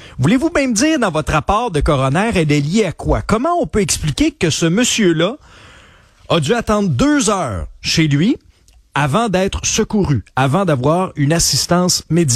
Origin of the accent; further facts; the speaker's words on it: Quebec, Canada; moi, je suis originaire de l'Abitibi-Témiscamingue.